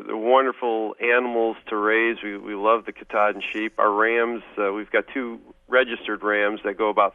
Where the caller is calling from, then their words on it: Cairo, Georgia, United States; I'm calling from Cairo, Georgia